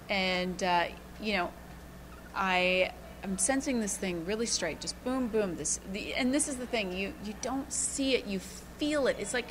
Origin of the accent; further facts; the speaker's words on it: Canada; I grew up in Canada.